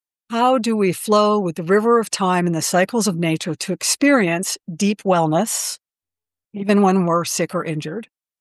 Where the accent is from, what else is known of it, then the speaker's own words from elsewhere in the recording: New England, United States; born there; I was born in New England. I now live in Western Colorado.